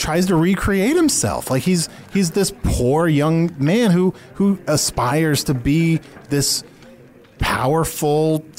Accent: Midwest, United States; And that really spoke to me because I'm from the Midwest, too.

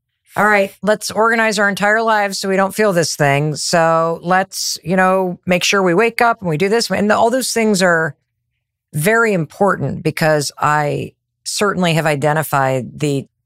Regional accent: Michigan, United States; moved away as an adult; No, I'm from Michigan. No kidding. Yeah, that's where I grew up. And then came east for college and law school, met my husband out here.

